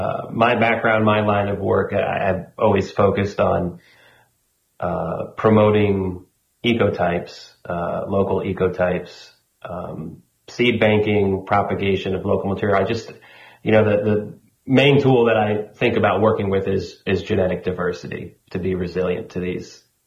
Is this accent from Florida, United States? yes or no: yes; Venice, Florida, United States; Yeah. I was born and raised in Venice. Went to school here, graduated from Pine View, went to college